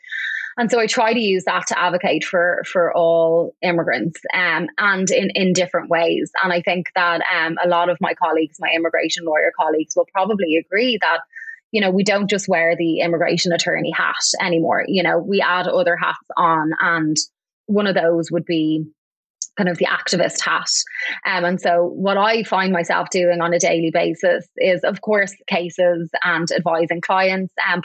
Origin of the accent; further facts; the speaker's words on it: Ireland; now in United States; I was really drawn to that area of law, being an immigrant. And I think especially being an Irish immigrant, recognizing that with that comes in my mind a certain amount of privilege